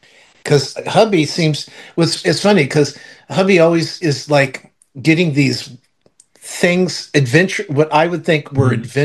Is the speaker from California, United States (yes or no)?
yes; California, United States; I'm from California, and you can put it in a taco shell